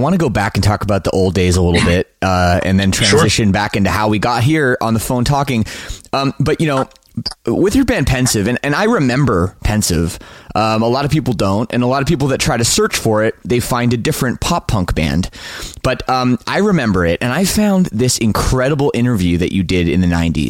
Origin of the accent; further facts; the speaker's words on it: Toronto, Ontario, Canada; I grew up in the Toronto suburbs